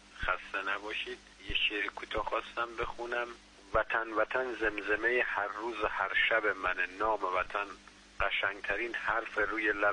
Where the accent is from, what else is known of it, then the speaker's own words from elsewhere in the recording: Neyshabur, Razavi Khorasan, Iran; ما ایرانی هستیم. … از نیشابور خراسان رضوی.